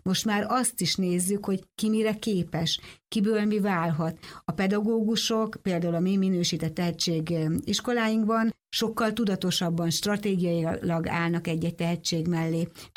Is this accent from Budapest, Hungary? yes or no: no; Jászberény, Jász-Nagykun-Szolnok, Hungary; én egy kisvárosi környezetből, Jászberényből származom